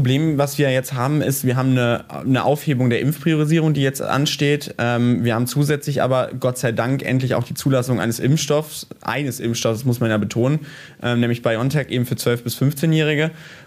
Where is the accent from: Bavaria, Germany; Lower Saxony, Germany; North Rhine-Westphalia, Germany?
North Rhine-Westphalia, Germany; ich komme ja aus Nordrhein-Westfalen